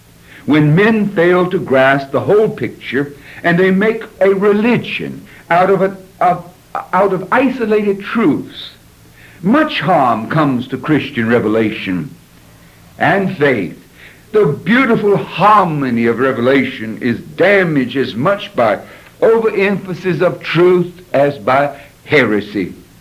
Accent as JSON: {"language": "English", "region": "Mississippi", "country": "United States", "tie": "born or raised there", "said": "I was born and reared in Mississippi when Catholics were less than 1% of the population."}